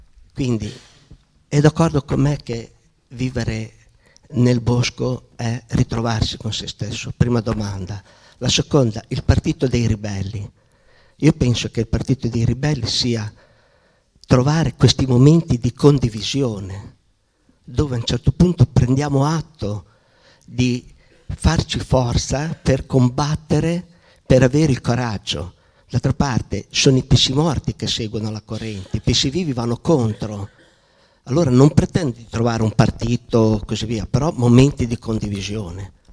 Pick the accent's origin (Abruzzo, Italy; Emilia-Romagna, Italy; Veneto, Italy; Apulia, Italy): Emilia-Romagna, Italy; Cesena; vengo da Cesena, ho 64 anni, 40 anni fa ho vissuto per 2 anni, 24 mesi, nel deserto in Kenya